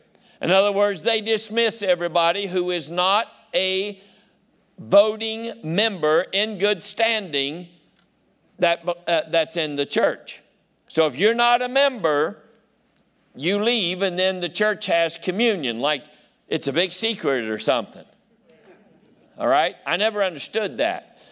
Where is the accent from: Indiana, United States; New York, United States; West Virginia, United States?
West Virginia, United States; I mean, I grew up down in West Virginia and they testify all the time.